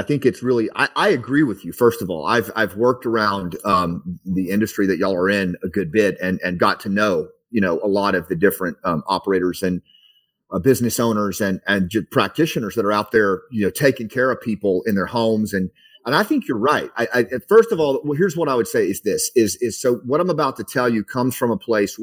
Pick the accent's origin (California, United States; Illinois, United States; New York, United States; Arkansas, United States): Arkansas, United States; Mount Ida; the little town I grew up in Mount Ida, Arkansas.